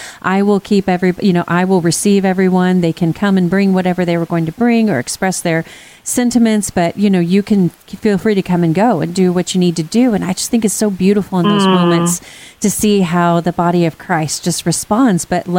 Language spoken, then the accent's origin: English; Texas, United States; And I'm telling you, as a Texan, there is nothing more heartwarming